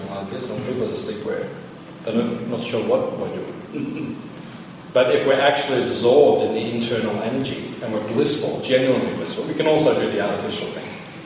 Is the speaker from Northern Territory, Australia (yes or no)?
no; Melbourne, Victoria, Australia; I was born here in Melbourne, grew up out in the northern suburbs. I was just a normal kid, like everyone else in Melbourne